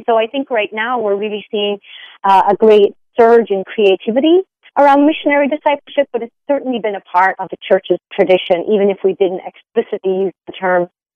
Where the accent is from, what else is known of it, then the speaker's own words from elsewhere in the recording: Ireland; moved away as an adult; now in United States; I am from Ireland originally, and I've been living and working here in the U.S. for a number of years, and just became a U.S. citizen, actually, 2 years ago. I always say Ireland is my homeland. America has become my heartland.